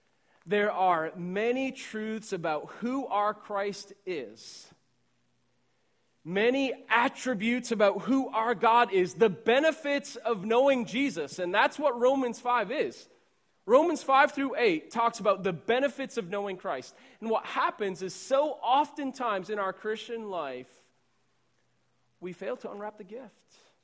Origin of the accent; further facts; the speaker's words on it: Ireland; I'm Irish, and if you haven't picked up on this, by now, I sweat a lot, okay?